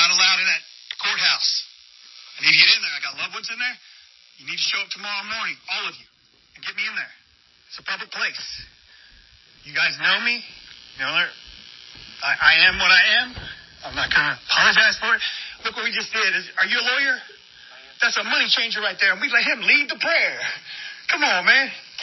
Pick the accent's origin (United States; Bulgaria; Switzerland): United States; I'm American, and I can roll around this town.